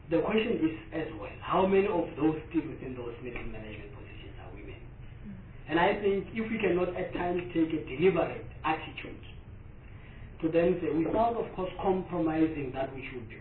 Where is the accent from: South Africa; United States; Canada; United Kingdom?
South Africa; that is worrisome for me as a South African